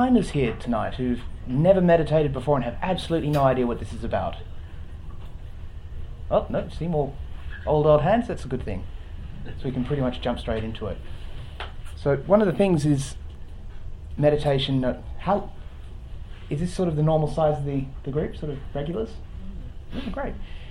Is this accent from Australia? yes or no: yes; Kalamunda, Western Australia, Australia; Well, I'm local. I come from Kalamunda. Mm-hmm. Not from a long way away.